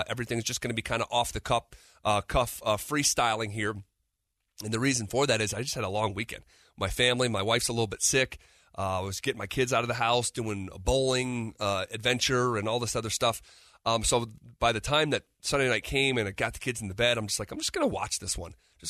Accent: East Coast, United States; Like when I'm growing up on the East Coast, and I can't say growing up because I wasn't watching basketball at nighttime growing up.

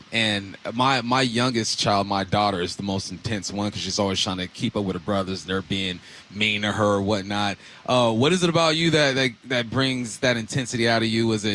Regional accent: Culver City, California, United States; I'm from Culver City in West LA.

